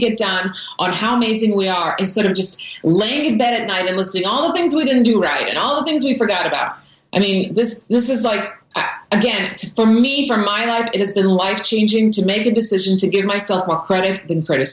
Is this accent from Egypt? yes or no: no; Croatia; I grew up in Croatia with my Croatian grandmother